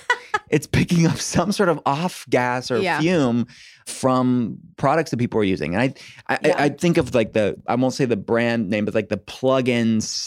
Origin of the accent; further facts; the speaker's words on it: United States; I'm an American.